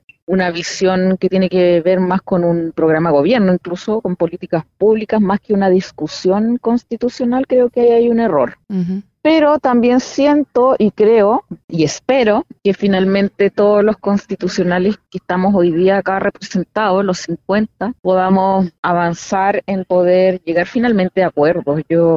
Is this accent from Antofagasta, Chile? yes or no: no; Magallanes, Chile; Yo vengo de la región de Magallanes